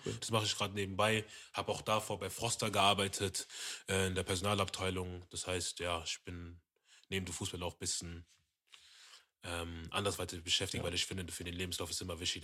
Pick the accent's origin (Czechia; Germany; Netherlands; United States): United States; Weil die Mannschaften meinten, ey, ich komme aus Amerika, ja.